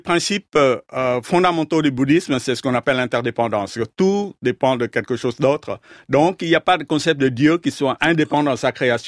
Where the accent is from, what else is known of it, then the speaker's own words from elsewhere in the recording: Vietnam; Vous savez, je suis vietnamien d'origine et donc la tradition spirituelle au Vietnam, c'est le bouddhisme. 80% des Vietnamiens sont bouddhistes. Et donc, j'ai été élevé dans une tradition bouddhiste et confucienne.